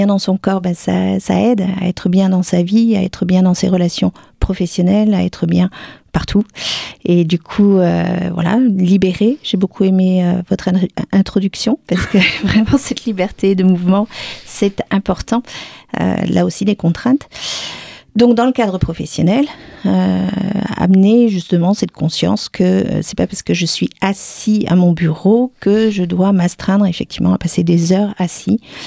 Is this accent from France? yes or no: yes; Paris, Île-de-France, France; moved away as an adult; also born or lived in Alpes-Maritimes; now in Nîmes, France; je suis parisienne d'origine, donc j'ai quitté Paris à l'âge de 25 ans pour m'installer dans les Alpes-Maritimes et finalement pour venir m'installer à Nîmes il y a quelques temps